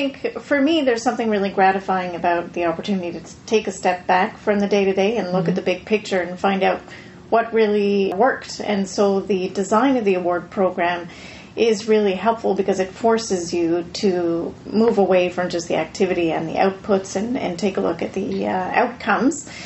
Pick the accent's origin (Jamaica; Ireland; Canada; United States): Canada; Ottawa, Ontario; So I am born and bred in Ottawa